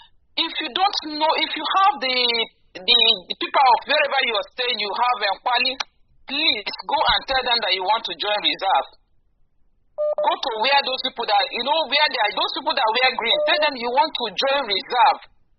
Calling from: Denmark; I'm calling from Denmark.

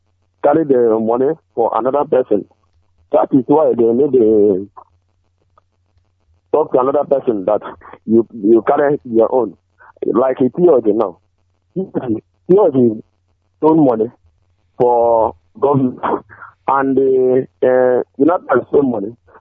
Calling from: Aba, Abia, Nigeria; I'm calling from Aba.

